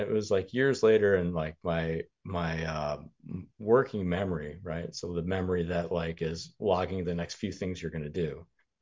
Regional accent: New York, United States; It's interesting too, because I came from New York

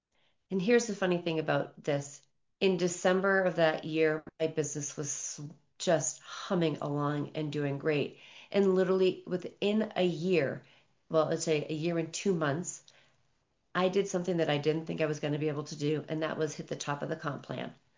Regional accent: East Coast, United States; moved away as an adult; now in Reno, United States; I am an East Coast girl. I grew up on the East Coast. I never lived past the Mississippi.

